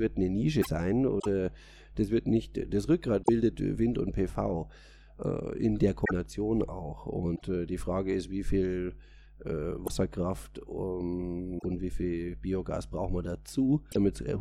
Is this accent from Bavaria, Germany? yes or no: yes; Bavaria, Germany; Dann sage ich immer, naja, ich komme aus der Holledau.